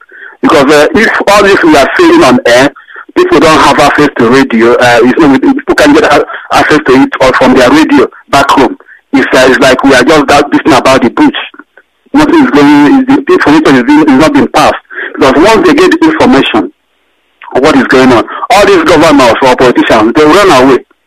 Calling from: Fort Worth, Texas, United States; I'm calling from Fort Worth, Texas.

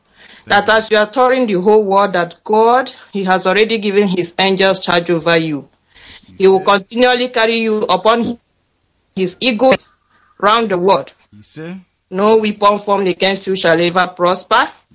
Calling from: Malmo, Skåne, Sweden; I'm calling from Malmo in Sweden.

